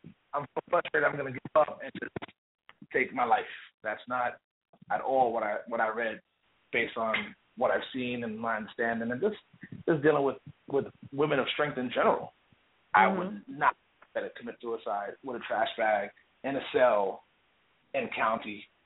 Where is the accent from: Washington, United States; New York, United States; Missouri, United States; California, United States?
New York, United States; I'm from New York originally.